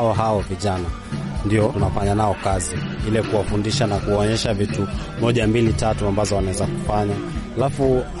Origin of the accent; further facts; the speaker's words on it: Nairobi, Kenya; born there; Nilizaliwa Nairobi, Kariobangi slums.